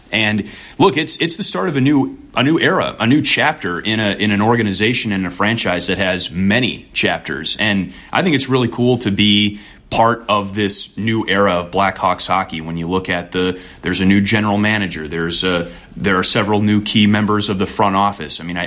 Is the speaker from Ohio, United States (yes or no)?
no; Wisconsin, United States; So growing up in Wisconsin, yeah, growing up a Brewers fan, growing up a Packers fan, there's some great rivalries there.